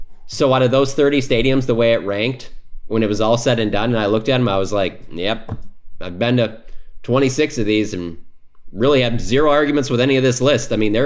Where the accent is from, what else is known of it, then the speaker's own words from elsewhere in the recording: Detroit, Michigan, United States; If, for example, I'm from Detroit, I've been to Ford Field many times.